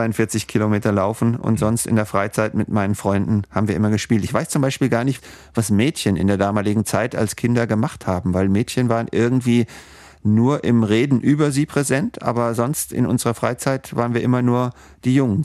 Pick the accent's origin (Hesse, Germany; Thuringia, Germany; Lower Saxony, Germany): Hesse, Germany; Frankfurt; außer mit dem Ball zu spielen bei uns in Frankfurt-Schwanheim auf der Wiese.